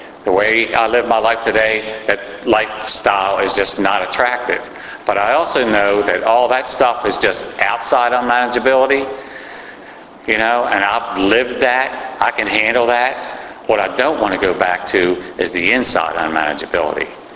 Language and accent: English; Baltimore, Maryland, United States; I'm from Baltimore City, a nice little neighborhood called Westport, if anybody knows where that's at. That's where I was raised. That's where I spent most of my life